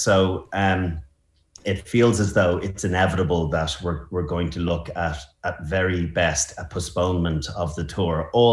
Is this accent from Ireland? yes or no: yes; Ireland; you know, as an Irishman, you're able to laud and love a Welshman or an Englishman